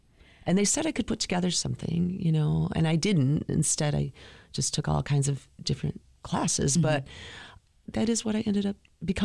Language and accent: English; Grand Rapids, Michigan, United States; born there; I was born in Grand Rapids.